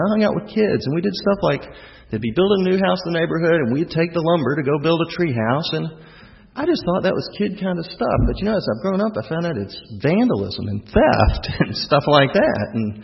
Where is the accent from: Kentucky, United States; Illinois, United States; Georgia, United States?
Georgia, United States; Atlanta; And, you know, we're here in Atlanta, and I grew up in Atlanta.